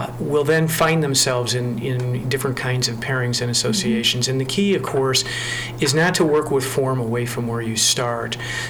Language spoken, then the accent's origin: English; Chicago, Illinois, United States; also born or lived in Iowa City; I grew up in Chicago, so I'm a Great Lakes baby, so to speak. And I cut my teeth at the Writers' Workshop at the University of Iowa in Iowa City and lived there for a number of years and loved it there.